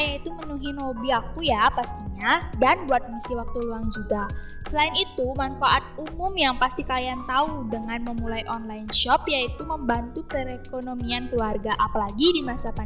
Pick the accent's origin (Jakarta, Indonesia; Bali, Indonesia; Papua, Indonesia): Bali, Indonesia; Karangasem; now in Singapore; Aku sekarang kelas 11 dan sekolah di SMA Negeri 1 Sukawati. Asal aku dari Karangasem dan sekarang tinggal di Singapura.